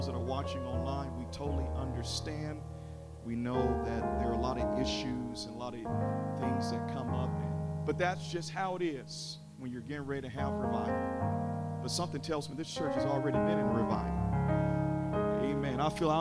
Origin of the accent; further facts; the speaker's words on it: Memphis, Tennessee, United States; now in Kansas City, United States; I know Pastor McCoy said I'm from Memphis originally, but I married a St. Louis girl, and she'll be with me tomorrow with her kids.